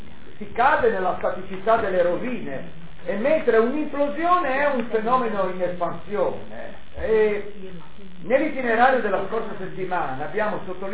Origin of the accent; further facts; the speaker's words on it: Liguria, Italy; da me, che sono ligure, quindi molto oculato